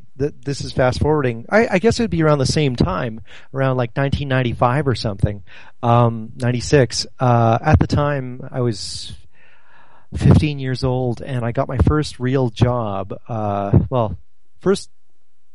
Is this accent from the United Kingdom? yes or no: no; Northwest Territories, Canada; In the Arctic, in the Northwest Territories at the time, the transportation and communication between the rest of Canada was almost nil.